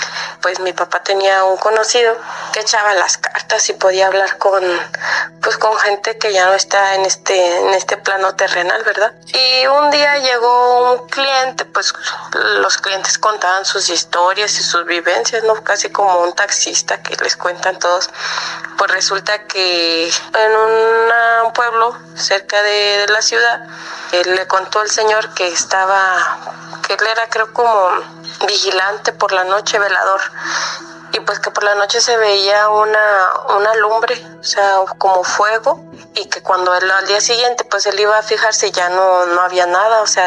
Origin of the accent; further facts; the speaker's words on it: Coahuila, Mexico; Pues yo soy del norte de Coahuila.